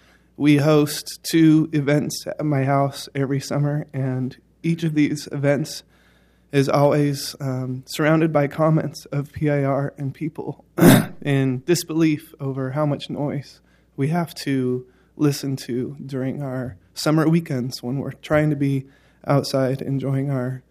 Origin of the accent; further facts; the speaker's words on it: California, United States; now in Portland, United States; I live in the Kenton neighborhood. I grew up in Southern California near a oval track